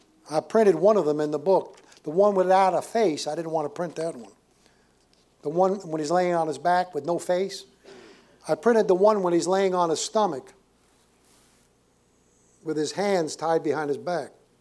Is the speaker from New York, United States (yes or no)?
yes; New York City, New York, United States; I grew up in New York City and never visited the Statue of Liberty.